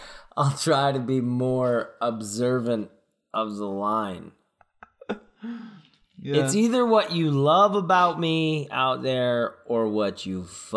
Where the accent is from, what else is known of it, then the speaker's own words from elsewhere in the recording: New York, United States; accent: Boston; I've been told I have a Boston accent, which is ironic considering I'm from New York.